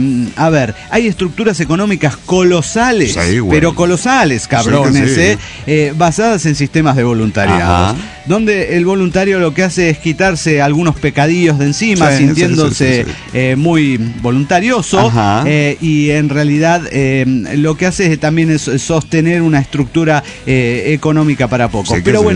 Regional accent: Querétaro, Mexico; de Querétaro, México

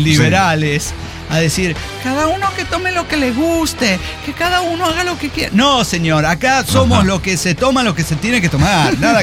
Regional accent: northern Mexico, Mexico; como buen norteño, no puedo desperdiciar una buena cheve cada que se pueda

